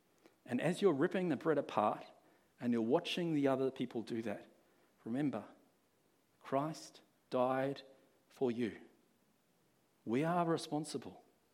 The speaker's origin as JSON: {"language": "English", "country": "Australia", "tie": "born or raised there", "lives_now": "New Zealand", "said": "I remember when I was 18 years old, I was growing up in Australia"}